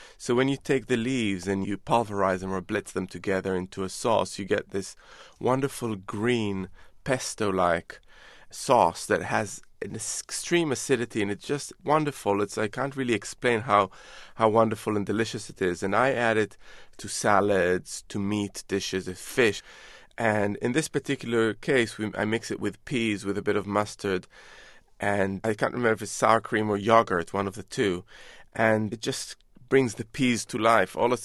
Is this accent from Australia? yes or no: no; Jerusalem, Jerusalem District, Israel; I grew up in Jerusalem in the Middle East, and in various parts of the Middle East and Asia, the diet is very plant-based and doesn't include lots of meat in it.